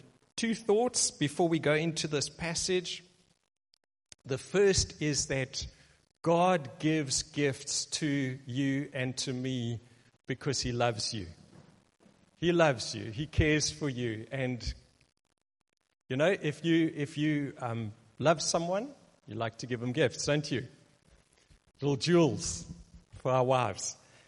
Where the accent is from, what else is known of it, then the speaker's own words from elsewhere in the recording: England, United Kingdom; now in South Africa; I mean, I'm as English as they come, but all of my kids have gone through Afrikaans school, and they're quite bilingual.